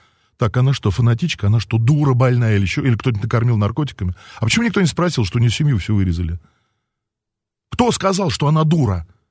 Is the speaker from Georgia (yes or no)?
no; Beirut, Beirut Governorate, Lebanon; Потому что я вырос в Бейруте.